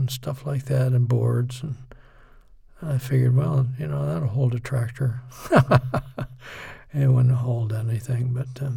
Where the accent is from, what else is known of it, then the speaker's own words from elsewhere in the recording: Youngstown, Ohio, United States; I remember growing up in Laclede Avenue in Youngstown